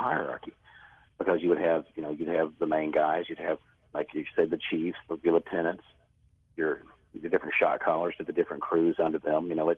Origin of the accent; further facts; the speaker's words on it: the South, United States; Well, I'll say this, you know, being a Southerner